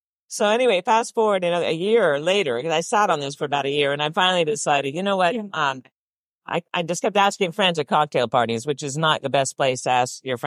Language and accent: English; Connecticut, United States; And so I grew up sailing in Connecticut all my life.